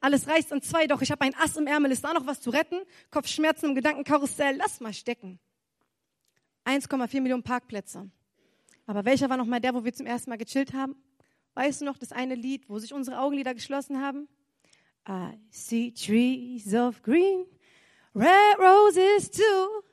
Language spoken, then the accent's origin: German; Berlin, Germany; accent: Berliner Schnauze; Ich werde 22 Jahre alt, ich bin Slam-Poetin und Stand-Up-Comedian aus Berlin. Gebürtige Berlinerin, Berliner Schnauze, man merkt es ein bisschen.